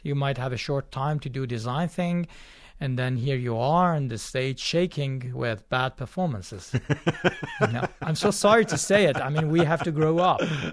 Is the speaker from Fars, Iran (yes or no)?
yes; Shiraz, Fars, Iran; born there; English is a second language; now in Tehran, Iran; I was born in Shiraz.